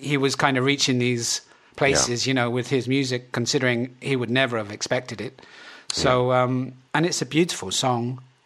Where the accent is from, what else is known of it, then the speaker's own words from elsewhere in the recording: South West England, United Kingdom; Well, so I'm from Devon, right?